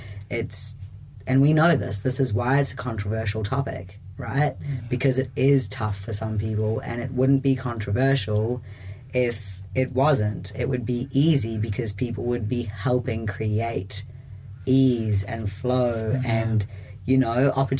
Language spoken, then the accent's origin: English; South Africa; born there; I was born in South Africa. I had an extremely Christian family and religious family